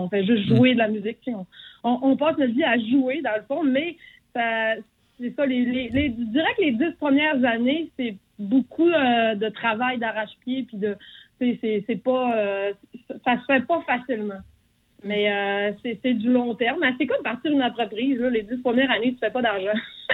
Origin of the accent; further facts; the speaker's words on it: Alma, Quebec, Canada; Moi, je viens d'Alma. On est une gang d'Alma.